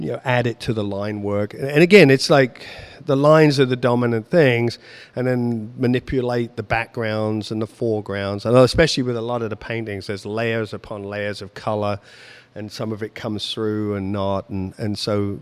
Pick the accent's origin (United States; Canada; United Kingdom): United Kingdom; England; moved away as an adult; Well, I suppose that's because I'm European, you know. Being English, as you can tell, I'm not.